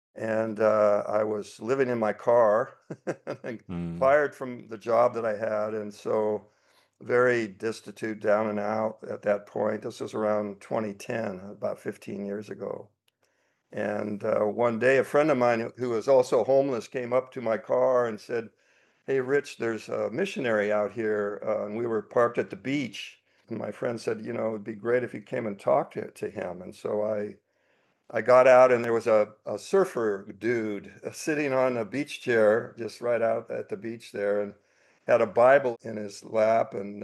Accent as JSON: {"language": "English", "region": "California", "country": "United States", "tie": "born or raised there", "lives_now": "Australia", "said": "I grew up in Southern California and started surfing probably around 11 years old."}